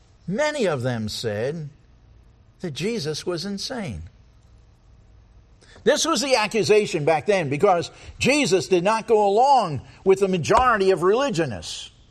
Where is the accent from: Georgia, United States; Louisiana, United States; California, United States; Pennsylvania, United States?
Pennsylvania, United States; Philadelphia; Now, I'll admit, I'm a Southerner. I was raised in South Philadelphia.